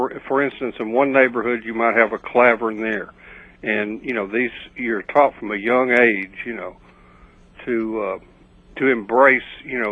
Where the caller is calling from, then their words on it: Chattanooga, Tennessee, United States; also born or lived in Deep South; I'm talking out of Chattanooga, Tennessee there, WGOW.